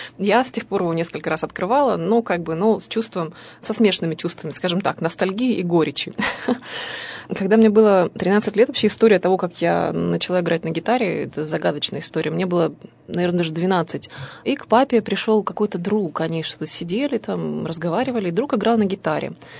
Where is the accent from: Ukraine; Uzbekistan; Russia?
Ukraine; Zaporizhzhia, Zaporizhzhia Oblast; born there; Я родилась в Запорожье, в Украине.